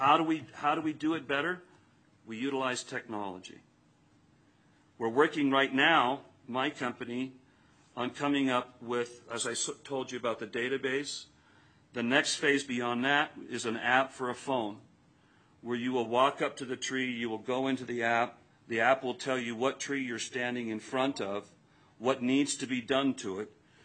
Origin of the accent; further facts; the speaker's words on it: Reno, Nevada, United States; I was born and raised in Reno. I'm a Nevada boy.